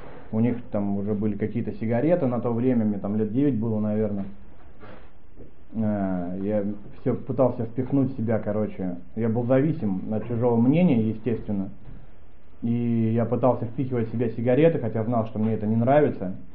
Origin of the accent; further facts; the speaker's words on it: Novgorod Oblast, Russia; also born or lived in Kyrgyzstan; Я родился, короче, в Киргизии когда-то давным-давно.